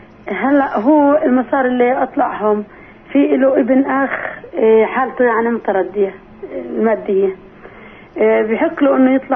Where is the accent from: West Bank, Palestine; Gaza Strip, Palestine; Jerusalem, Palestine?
West Bank, Palestine; Ramallah; أنا من رام الله